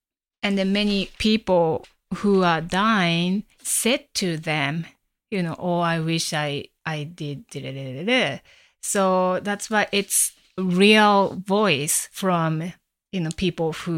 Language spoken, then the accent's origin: English; Japan; now in United States; But I'm from Japan, I'm Japanese, and I have family in Japan.